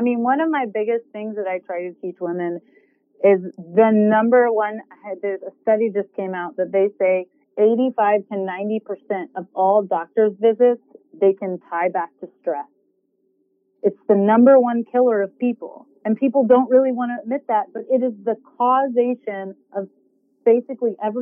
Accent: Colorado, United States; I bring it from Texas. I'm from Colorado. It's medicinal there.

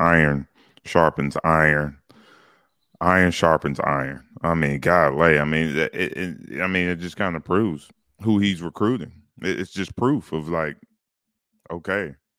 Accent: Duncan, South Carolina, United States; He grew up in Bowling Springs. I grew up in Duncan.

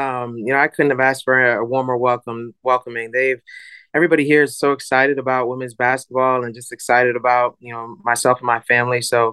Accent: Herndon, Virginia, United States; be doing this in my hometown state is great.

